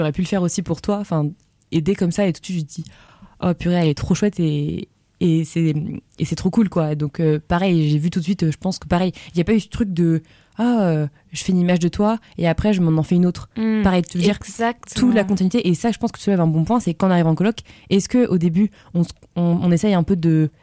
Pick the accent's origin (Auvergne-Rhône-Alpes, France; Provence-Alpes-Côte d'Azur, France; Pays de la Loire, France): Pays de la Loire, France; parce que moi, je viens de Vendée.